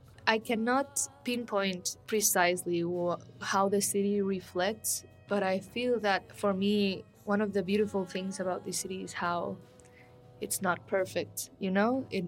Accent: Guatemala City, Guatemala Department, Guatemala; I'm from Guatemala City as well.

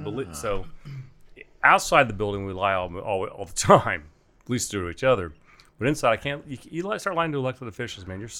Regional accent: Newark, Ohio, United States; Newark, Ohio. My parents still live there.

